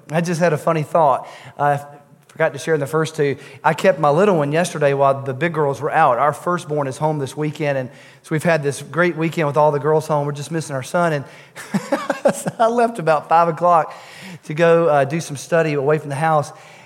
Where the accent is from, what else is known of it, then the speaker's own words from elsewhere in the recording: United States; Because I'm an American and I know all things.